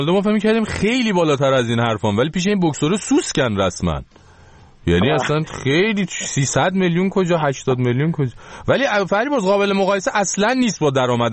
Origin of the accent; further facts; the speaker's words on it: Iran; بگم ما چون ایرانی هستیم